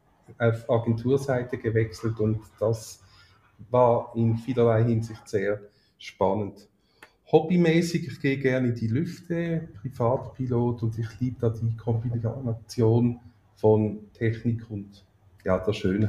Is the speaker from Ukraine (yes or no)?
no; Basel, Basel-Stadt, Switzerland; also born or lived in Zürich; now in Horgen, Switzerland; Ich bin in Basel aufgewachsen, seit über 30 Jahren aber in Zürich. Würden wir Dialekt sprechen, würde man das sogar noch hören. Ich kriege das nicht weg. Ich lebe mit meiner Frau seit über 12 Jahren in Horgen am Zürichsee.